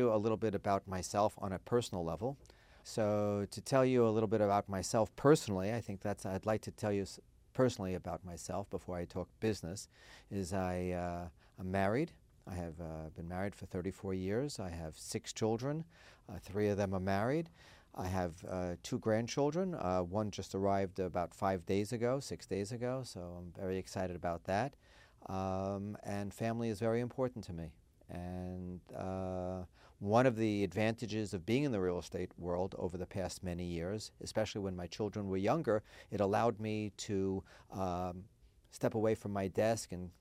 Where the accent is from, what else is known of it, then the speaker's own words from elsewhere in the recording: New York, United States; Okay, so as a New Yorker, I do love basketball the best, and I am a huge Knicks fan going back to when I was a child.